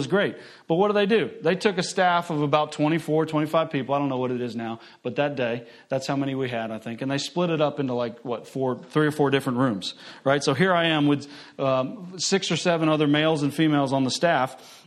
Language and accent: English; Boca Raton, Florida, United States; this little boy growing up in Boca Raton, Florida, this little blue-eyed, blonde-haired boy running around playing baseball